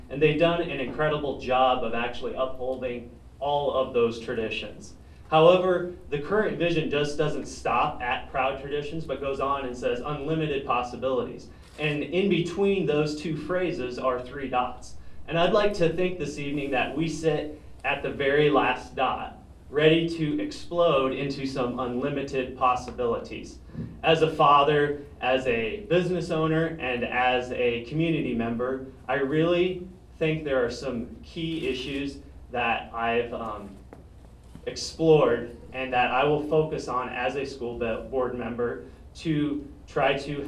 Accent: Indianola, United States; I grew up here in Indianola. I was a 1998 graduate, a proud graduate of 1998. My wife and I, we decided to bring up our son here in this community

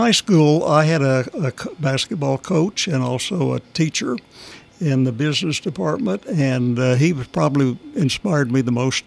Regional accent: Cadiz, Kentucky, United States; Cadiz, Kentucky.

